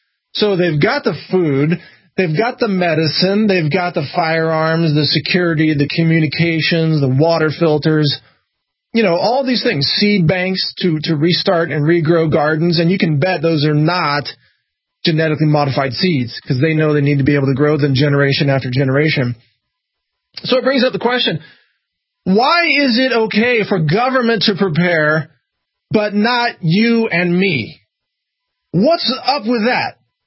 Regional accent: Missouri, United States; And I'm from Missouri, and I used to drive by these caves in Kansas City.

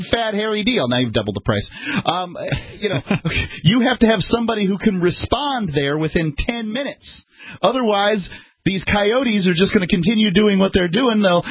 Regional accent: the South, United States; I'm from the South, so we call them liars down from there.

